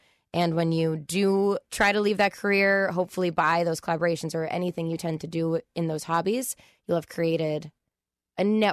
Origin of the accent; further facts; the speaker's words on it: King of Prussia, Pennsylvania, United States; also born or lived in Boston; Yeah. So I grew up in King of Prussia. I was there for the majority of my life. And then my military family got transferred up to Boston, where my mom is from.